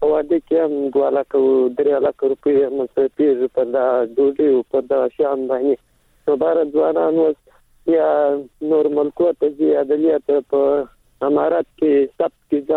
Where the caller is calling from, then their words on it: Helmand, Afghanistan; اوسامان د هلمند سره.